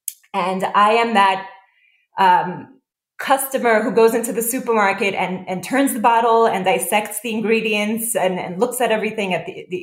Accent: Brooklyn, New York, United States; also born or lived in Israel; I grew up in Israel as well as here in Brooklyn, New York.

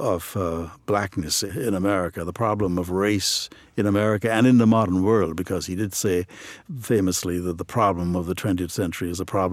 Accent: Trinidad & Tobago; moved away as an adult; now in United States; I grew up in Trinidad and Tobago, mm-hmm. yes. I came to this country when I was in my mid-20s okay. to go to college.

